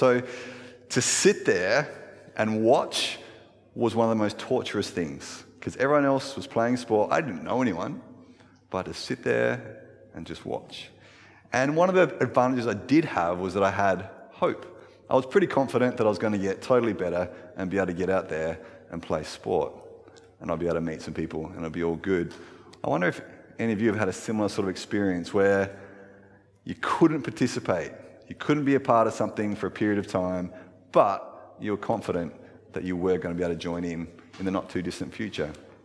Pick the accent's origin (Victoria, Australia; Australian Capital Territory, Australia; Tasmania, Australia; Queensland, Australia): Tasmania, Australia; Ulverstone; also born or lived in Adelaide; partway through year five, I moved with my family from Adelaide to Tasmania, to a little town called Ulverston.